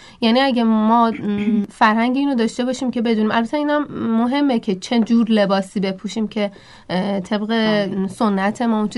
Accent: Iran; تو جامعه ما که ایرانی هستیم

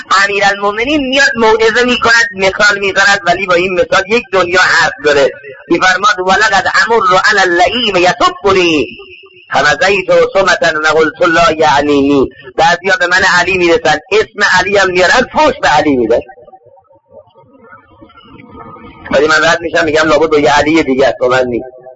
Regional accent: Isfahan, Iran; میومد اصفهان تو شهر خودمون

